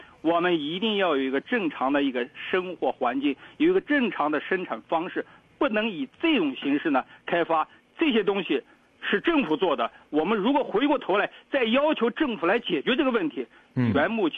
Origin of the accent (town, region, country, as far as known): China